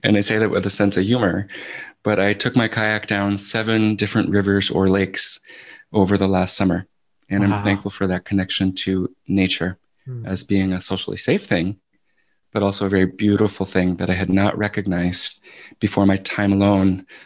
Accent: Providence, Rhode Island, United States; I think of my teachers from high school in Providence. I grew up in Rhode Island, one of whom is still alive, and my connection to him.

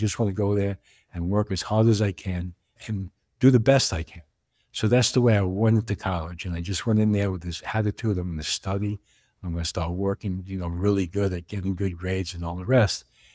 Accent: New York, United States; I grew up in New York and in a lower middle income area, which was fine. It was all family oriented. I grew up around a lot of Catholic, Polish, German, Italian, Irish, English, you name it.

